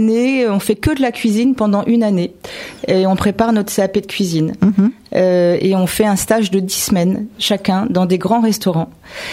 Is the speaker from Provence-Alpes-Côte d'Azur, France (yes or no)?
no; Enghien-les-Bains, Île-de-France, France; je suis du Val d'Oise depuis original, toujours. Oui. Voilà, je suis née à Enghien, mes parents habitaient à Sannois.